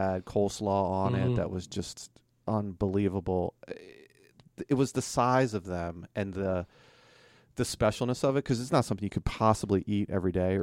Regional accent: Delaware, United States; In growing up in Delaware, they have a place called Capriotti's, which is a really good sub shop.

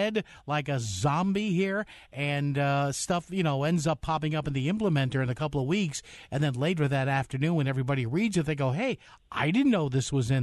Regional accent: New Haven, Connecticut, United States; New Haven's my hometown, God love the Elm City, Beinecke Plaza, all that. I walk that area many times as an aspiring young reporter

